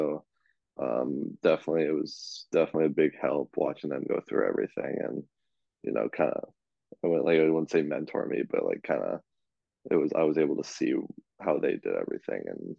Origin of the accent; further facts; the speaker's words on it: California, United States; We're really lucky that there's only three AAA teams in California. So having one like right in my hometown was really big.